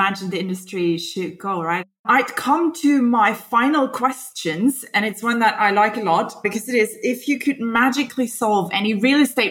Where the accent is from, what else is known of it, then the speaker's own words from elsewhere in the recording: Germany; I come from Germany.